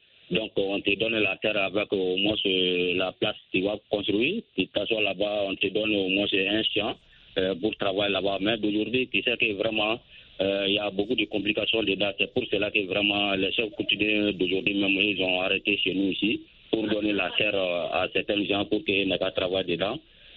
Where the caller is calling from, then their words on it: Sonikimi, Mali; Je vous appelle toujours dans mon village natal à Sonikimi.